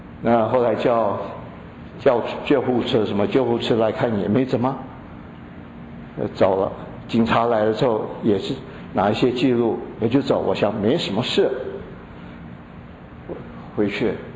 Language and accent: Chinese; China; 我们中国人我们就说，我们保险买越少越好